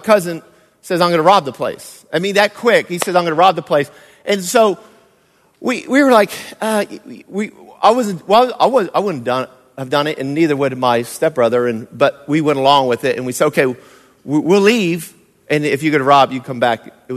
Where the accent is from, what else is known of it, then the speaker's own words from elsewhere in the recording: Fort Worth, Texas, United States; now in Riverside, United States; And I come from Dallas and Fort Worth area. I said one time Dallas, Fort Worth, and they said no, Fort Worth, because I was in Fort Worth.